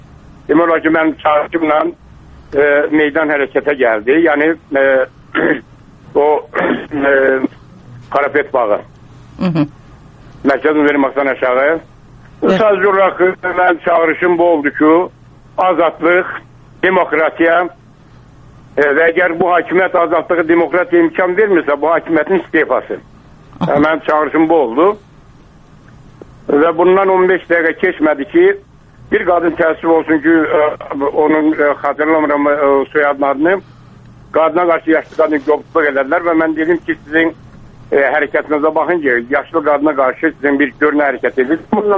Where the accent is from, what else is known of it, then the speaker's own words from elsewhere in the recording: Gadabay, Gadabay District, Azerbaijan; Gedəbəydənəm.